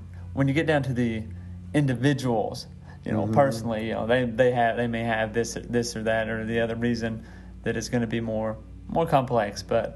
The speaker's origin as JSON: {"language": "English", "region": "Kentucky", "country": "United States", "said": "I'm from Kentucky, but I might not have the same views as every Kentuckian."}